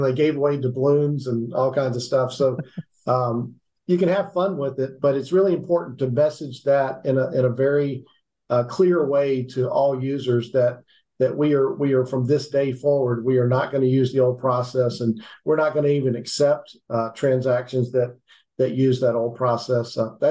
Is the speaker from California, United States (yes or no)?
no; Louisiana, United States; So I grew up in Louisiana, and so Texas barbecue is more what I like